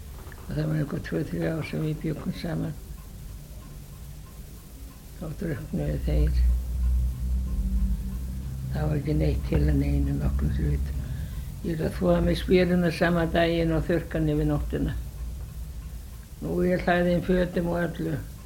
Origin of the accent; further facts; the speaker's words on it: Aðalvík, Westfjords, Iceland; ólst upp á Sæbóli aðalvík, já, og var þar eitthvað. Ég man ekki hvað var gömul ég var þegar ég fór það. Þetta var 6-7 ára á gömulinn.